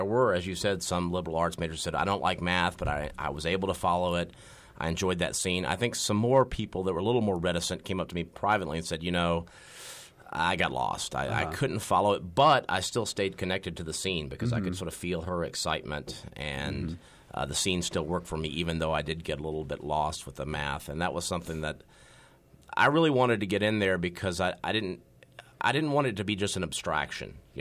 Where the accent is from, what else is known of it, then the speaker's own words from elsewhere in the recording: North Carolina, United States; My dad's actually from Arkansas. I'm from North Carolina, but he's from Morrilton.